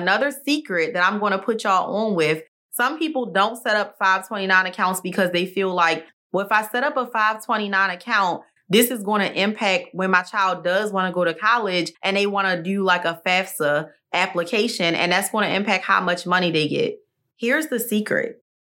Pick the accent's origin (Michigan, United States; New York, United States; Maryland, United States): Maryland, United States; now in Texas, United States; Maryland is my home state.